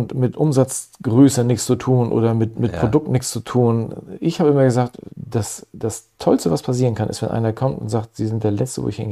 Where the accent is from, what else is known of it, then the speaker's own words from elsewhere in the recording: Preetz, Schleswig-Holstein, Germany; Nun komme ich vom Dorf aus Scharsdorf, Schallhorn und Preetz, mich kennt hier jeder.